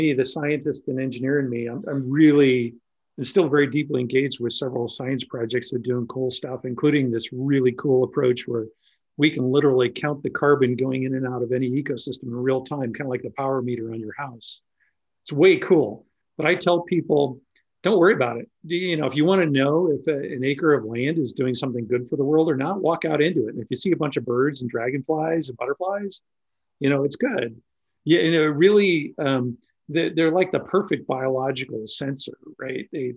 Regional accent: Nebraska, United States; And I grew up in Nebraska, where our state bird was the meadowlark, right?

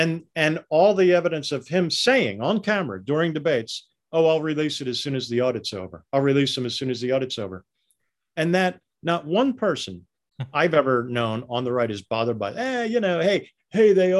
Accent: Pennsylvania, United States; Hey, listen, I will never forgive my home state of Pennsylvania for going red in 2016, ever.

